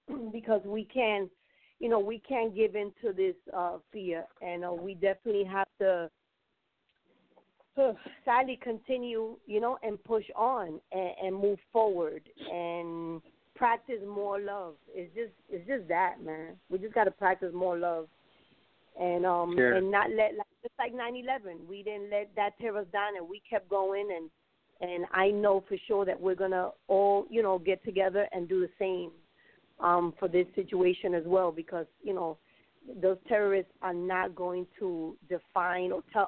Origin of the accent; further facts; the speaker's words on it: Puerto Rico; also born or lived in United States; So, you know, I love being an American, and I love being Puerto Rican, you know, I love being a Latina.